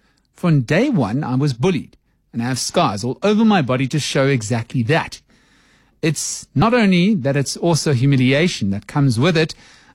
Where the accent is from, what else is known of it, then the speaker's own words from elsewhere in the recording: Roodepoort, Gauteng, South Africa; … from my hometown of Roodepoort.